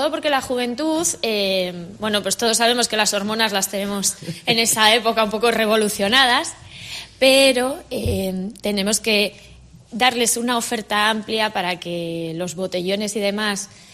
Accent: Quijano, Cantabria, Spain; Quijano, que es mi pueblo, es el que menos ha crecido

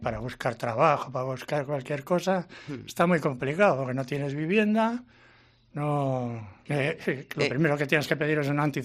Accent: Barcelona, Catalonia, Spain; No, yo soy de Barcelona.

